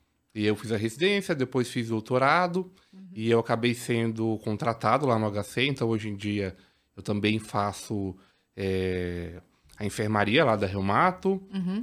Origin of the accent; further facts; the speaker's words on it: Minas Gerais, Brazil; eu sou de Minas, eu fiz faculdade lá, residência de clínica